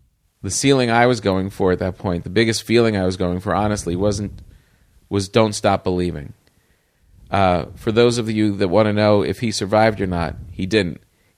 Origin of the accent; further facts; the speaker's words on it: East Coast, United States; now in Vallejo, United States; it weird growing up on the East Coast and then being here in the West Coast